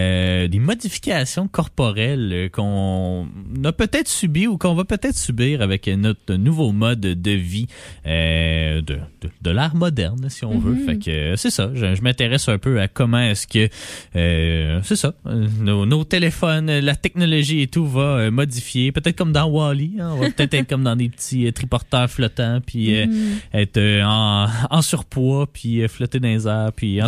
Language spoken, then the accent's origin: French; Valleyfield, Quebec, Canada; C'est sûr que moi, je viens de Valleyfield.